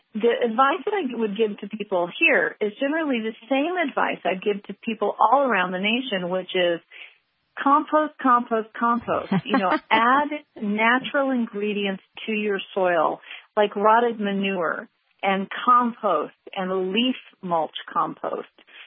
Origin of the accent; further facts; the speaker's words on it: Indiana, United States; I live in Illinois now. I grew up in Indiana. I know the region and the plants